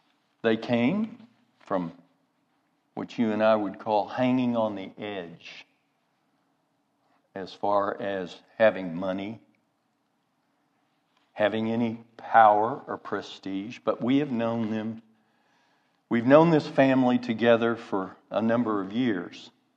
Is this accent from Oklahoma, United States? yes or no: yes; Oklahoma, United States; I'm from Oklahoma.